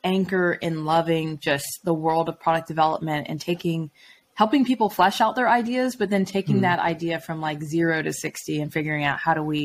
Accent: Atlanta, Georgia, United States; I'm from Atlanta.

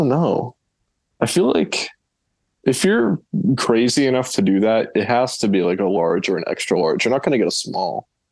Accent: St. Catharines, Ontario, Canada; No, I'm from St. Catharines. Welland is close. Welland is like 15 minutes away.

